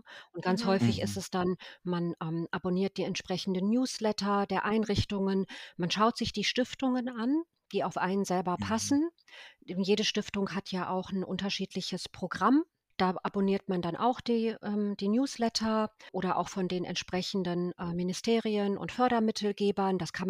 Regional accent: Bosnia & Herzegovina; Ich komme ja ursprünglich aus Bosnien.

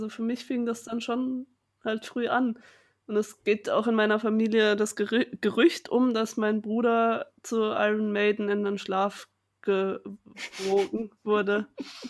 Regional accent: Karlsruhe, Baden-Württemberg, Germany; ich bin ja aus Karlsruhe

